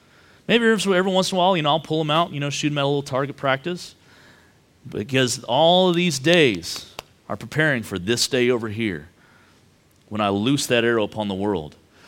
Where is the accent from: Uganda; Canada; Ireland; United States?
United States; Texas; I probably butchered that because I'm from Texas